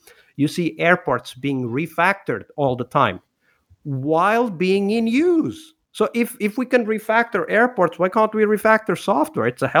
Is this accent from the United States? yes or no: no; Portugal; English is a second language; I am from Portugal, which is more than 1,000-year-old country.